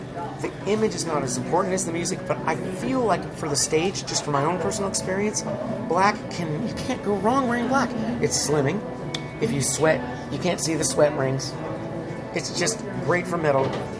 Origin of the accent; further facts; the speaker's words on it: United States; I tell them I'm from the United States, and they immediately tell me that Donald Trump is insane.